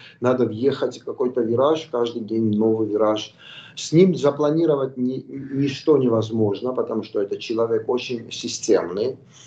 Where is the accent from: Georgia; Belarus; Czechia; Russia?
Georgia; now in Ukraine; Но в Грузии у нас свои сложности.